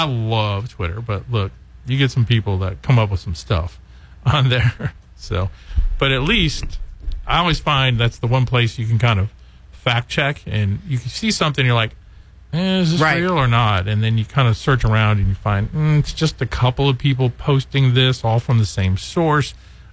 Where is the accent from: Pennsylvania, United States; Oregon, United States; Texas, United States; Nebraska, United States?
Pennsylvania, United States; Scranton; So, near Scranton. You know. Scranton. Wow. I grew up in Scranton.